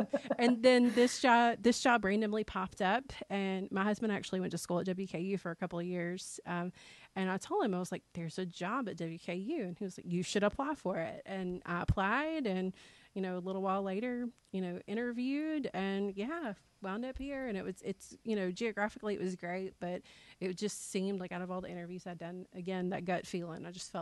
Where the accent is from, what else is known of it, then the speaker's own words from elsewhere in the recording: Tennessee, United States; I'm from Middle Tennessee. That's where my family is.